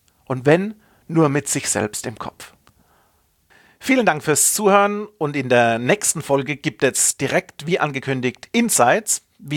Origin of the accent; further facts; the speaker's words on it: Baden-Württemberg, Germany; accent: Kurpfälzisch; now in Stuttgart, Germany; man hört es teilweise durch meinen Slang, dass ich aus dem kurpfälzischen Bereich bin, aus der Region Karlsruhe, Mannheim, Heidelberg